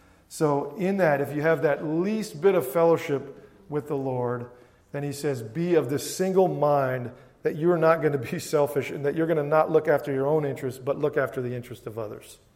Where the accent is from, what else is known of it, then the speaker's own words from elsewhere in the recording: Wisconsin, United States; oh, you're from Wisconsin, I'm from Wisconsin, oh, you like the Packers?